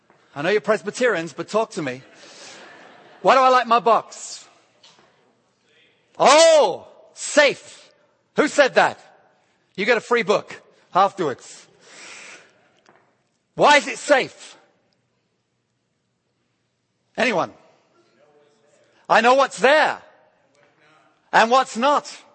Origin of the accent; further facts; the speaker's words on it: Georgia, United States; I'm based in Atlanta, Georgia. I'm from Georgia